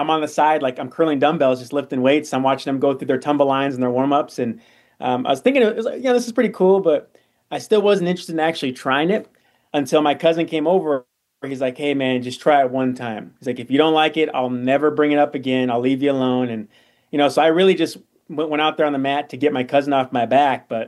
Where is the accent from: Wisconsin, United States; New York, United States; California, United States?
California, United States; born there; I was born in California, and my cousin, who was 3 years older than me, he lived in Arizona.